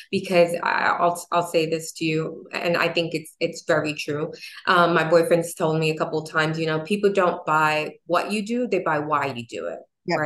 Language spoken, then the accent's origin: English; New York City, New York, United States; living in New York City. Sorry, I'm from New York City.